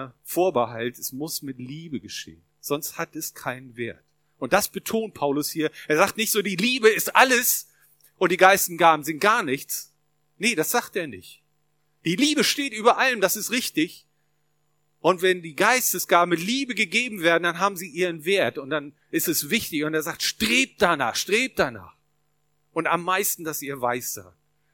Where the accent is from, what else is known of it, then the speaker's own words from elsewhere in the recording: Northern Germany, Germany; Wir sind Norddeutsche, ich weiß, bei uns passiert sowas nicht.